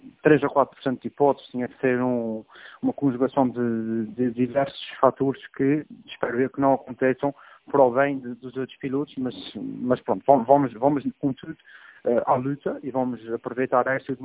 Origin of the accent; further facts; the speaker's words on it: Azores, Portugal; enquanto açoriano, enquanto piloto da casa